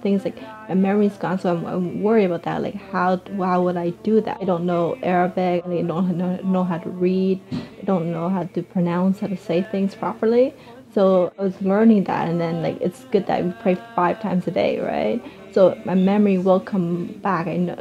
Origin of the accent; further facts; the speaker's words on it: Cambodia; also born or lived in Thailand; I'm 30 years old. I was born in Thailand, but I'm originally from Cambodia.